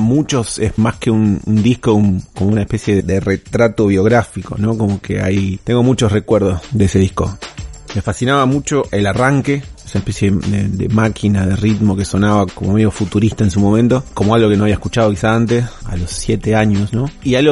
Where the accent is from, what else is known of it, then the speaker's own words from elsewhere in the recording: Rosario, Santa Fe, Argentina; soy músico de Rosario.